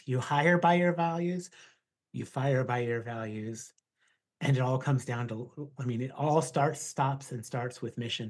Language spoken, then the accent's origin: English; Oklahoma, United States; You know, I'm from Oklahoma and I call the road a turnpike